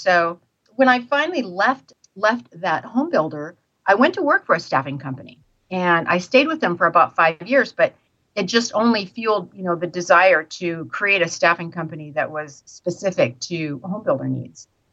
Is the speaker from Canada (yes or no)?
no; Midwest, United States; moved away; And I'm born and raised in the Midwest and came out here and got involved in real estate